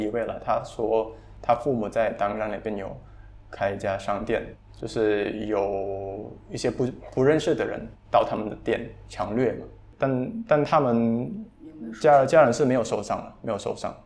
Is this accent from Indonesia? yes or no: yes; Tangerang, Banten, Indonesia; also born or lived in Jakarta; 我出生于雅加达，但是我从小都是在丹格朗长大，就是我现在住的地方。